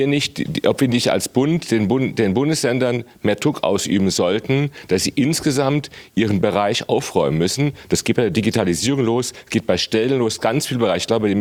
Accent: Hesse, Germany; ich komme aus Hessen

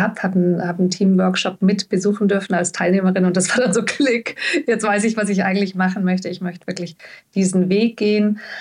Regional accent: Munich, Bavaria, Germany; Ich komme ursprünglich aus München, bin da geboren und aufgewachsen und dann bin ich durch erste Ehe im schönen Westallgäu gelandet

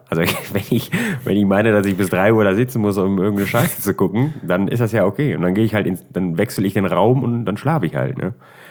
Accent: North Rhine-Westphalia, Germany; Ich bin aus NRW, so viel habe gespielt, da kann kaum jemand gespielt haben.

